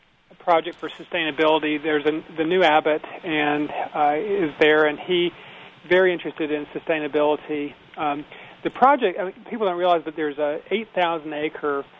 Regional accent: South Carolina, United States; I grew up Southern Baptist in South Carolina

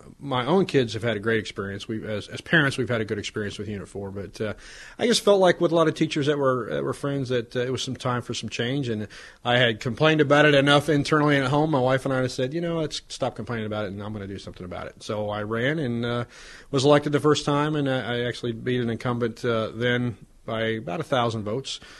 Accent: Marion, Indiana, United States; also born or lived in Melbourne, United States; And so I ended up growing up in Marion, Indiana from age three till I went in the military in 1983.

